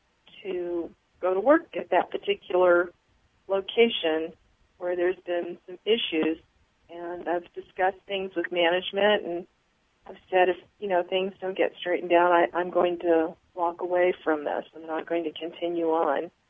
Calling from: Phoenix, Arizona, United States; calling from Phoenix.

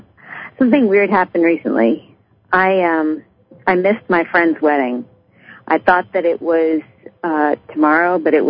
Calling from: Boston, Massachusetts, United States

